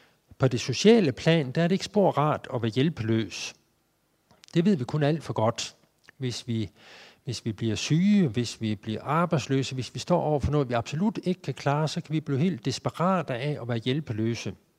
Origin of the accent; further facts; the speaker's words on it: West Jutland, Denmark; Min far, han var landmand, og jeg stammer fra Vestjylland, og vi havde sådan en lille gård.